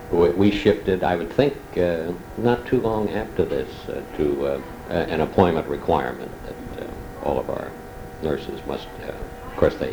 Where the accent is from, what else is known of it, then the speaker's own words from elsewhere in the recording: New York City, New York, United States; born there; Well, I was born in Brooklyn.